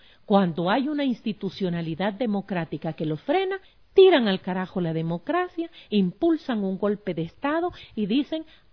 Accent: Honduras; no solamente ante nosotros como hondureños

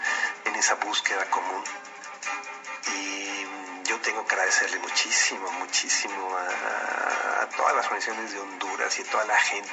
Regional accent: Mexico; me lo dice en México, en mi país y en otros países

